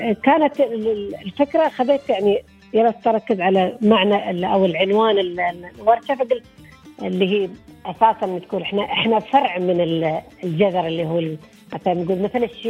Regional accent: United Arab Emirates; accent: Emirati; لهجتنا الاماراتيه.

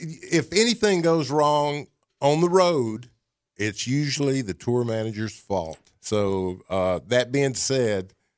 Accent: Mississippi, United States; Well, it's basically a book about my life. I grew up in the Mississippi Delta.

